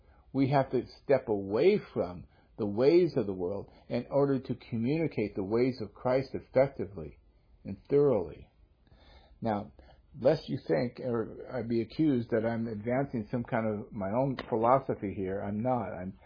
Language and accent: English; United States; Now, I'm not putting down being an American. I just said to you, I am happy to be an American.